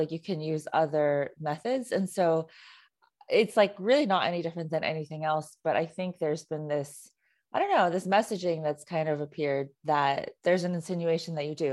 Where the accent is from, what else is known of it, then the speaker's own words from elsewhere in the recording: California, United States; I mean, so I grew up in the Bay Area and I went to a predominantly Asian high school.